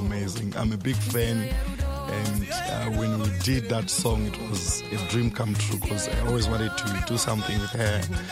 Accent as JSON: {"language": "English", "town": "Murewa", "region": "Mashonaland East", "country": "Zimbabwe", "tie": "born or raised there", "said": "I was born in Murewa, and I grew up there. I think partly I learned there and then came to the city 2003 when I was doing my Form 3."}